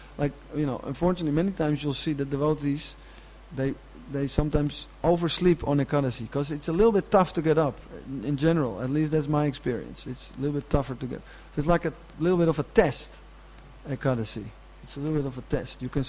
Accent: Netherlands; English is a second language; I'm from Holland, there's a lot of wind in Holland

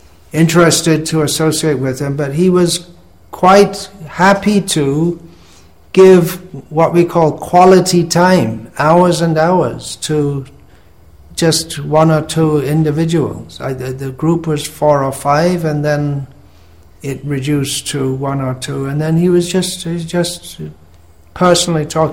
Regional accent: England, United Kingdom; born there; moved away; I was born in England this time round, and I left England fairly soon after joining to come to India and subsequently spend time in Bangladesh and other countries.

